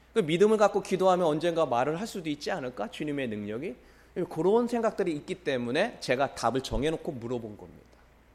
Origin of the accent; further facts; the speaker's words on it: Seosan, South Chungcheong, South Korea; 이제 저는 서산이니까 대전으로 가야 그 농인을 가르치는 학교가 있기 때문에 어릴 때부터 떨어져 지냈어요.